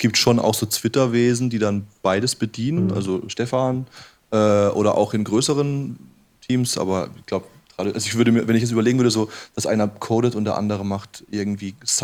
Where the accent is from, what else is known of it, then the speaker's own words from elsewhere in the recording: South Germany, Germany; now in Berlin, Germany; Ich bin genau wie Jörg auch seit 2003 hier in Berlin. Ich komme aus dem Süden.